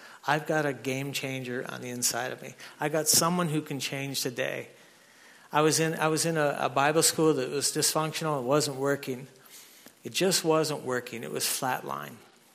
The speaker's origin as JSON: {"language": "English", "country": "Canada", "tie": "born or raised there", "said": "And they came to where I grew up in Canada."}